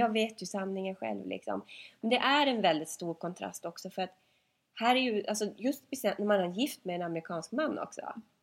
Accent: Piteå, Norrbotten County, Sweden; Men du vet, jag kom från Pite, så det var bara så här, oh my god, de har liksom mer än en highway.

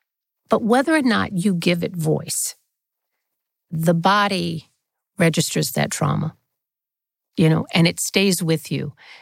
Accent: Mobile, Alabama, United States; Pound cake means so much to me. It's a throwback to my growing up in Mobile. And my mother made pound cake

